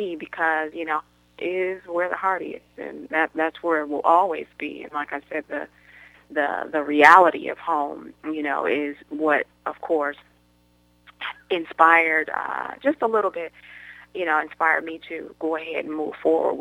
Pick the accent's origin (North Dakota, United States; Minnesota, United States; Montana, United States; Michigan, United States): Michigan, United States; Detroit; now in Texas, United States; Home is Michigan. Home is Detroit, Michigan.